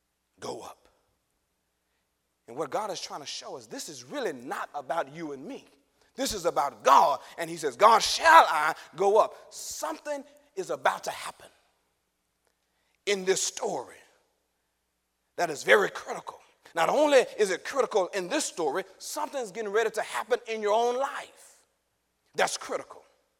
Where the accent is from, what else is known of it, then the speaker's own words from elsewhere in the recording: Dallas, Texas, United States; now in St. Louis, United States; I'm originally from Dallas. We moved to St. Louis in 2006.